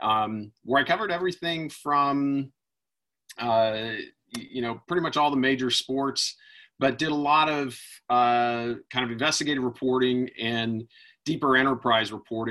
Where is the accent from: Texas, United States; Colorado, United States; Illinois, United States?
Colorado, United States; I grew up in Western Colorado in, played high school sports.